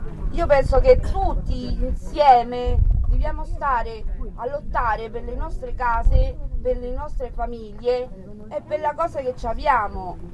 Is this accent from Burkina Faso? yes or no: no; Uruguay; sono uruguaiana, sono tanti anni che vivo all'idroscalo